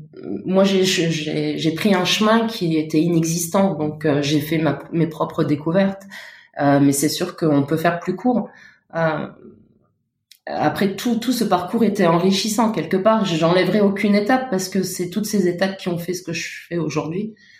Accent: Luxembourg; Moi, je viens du Luxembourg.

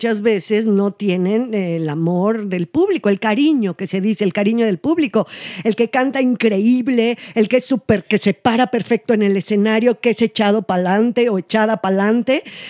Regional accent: Mexico; Evidentemente, porque como mexicanos nos cuesta muchísimo trabajo salir adelante.

